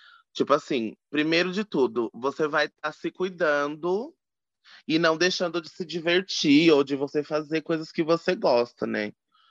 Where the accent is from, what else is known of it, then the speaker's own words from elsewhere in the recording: São Paulo, Brazil; Sou uma travesti preta, 29 anos, sou aqui do Capão Redondo.